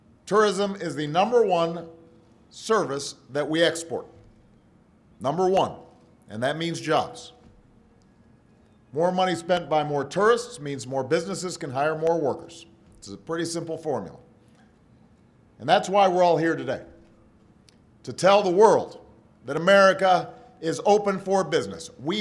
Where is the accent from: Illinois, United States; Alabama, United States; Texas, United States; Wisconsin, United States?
Illinois, United States; Chicago; from the Space Needle in Seattle to the skyline of my hometown in Chicago.